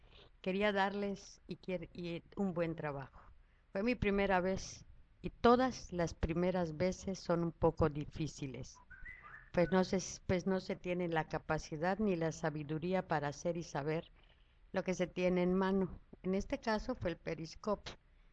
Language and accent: Spanish; Yucatán, Mexico; festividades yucatecas. Algaripola se usa en las vaquerías. Las vaquerías es una fiesta popular de mi tierra linda.